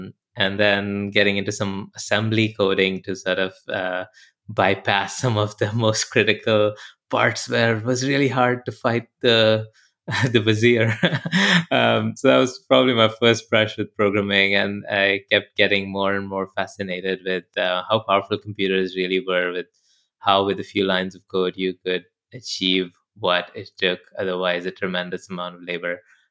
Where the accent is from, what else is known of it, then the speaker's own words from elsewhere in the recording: India; So I grew up in India.